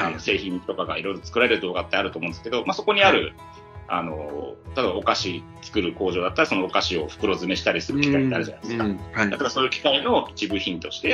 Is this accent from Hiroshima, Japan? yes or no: no; Kanagawa, Japan; 今47歳です。で、もともと出身は、神奈川です。生まれも育ちも、就職も全部、東京関東でいまして